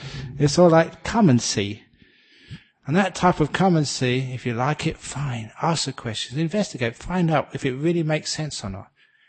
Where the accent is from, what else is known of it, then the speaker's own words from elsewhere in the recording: England, United Kingdom; because I grew up in England